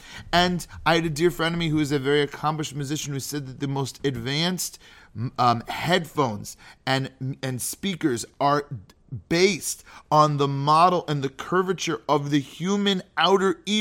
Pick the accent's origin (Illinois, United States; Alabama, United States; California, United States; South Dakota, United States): California, United States; Napa; I remember growing up in Napa and seeing these beautiful, or near Napa, and seeing these beautiful vineyards